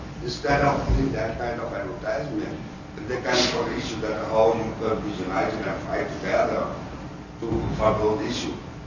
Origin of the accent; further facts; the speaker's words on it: Pakistan; I'm from Pakistan, I read Urdu, but I cannot read Bengali or Hindi.